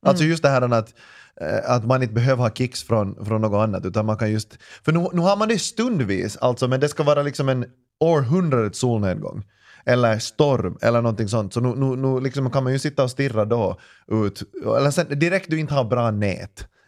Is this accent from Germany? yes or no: no; Ekenäs, Uusimaa, Finland; Ni är sådana betongbarn, jag är från Ekenäs.